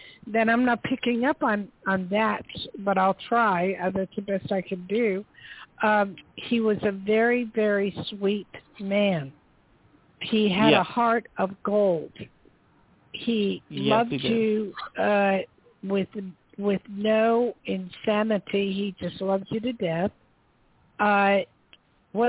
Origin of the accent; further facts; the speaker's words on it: New Jersey, United States; born there; I was born in Jersey, so I'm very familiar with Philly.